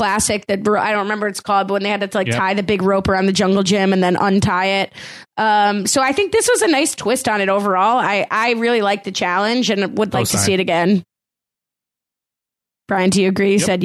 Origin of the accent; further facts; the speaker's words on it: New Jersey, United States; it's not just because I'm from Jersey, but I want the grenade.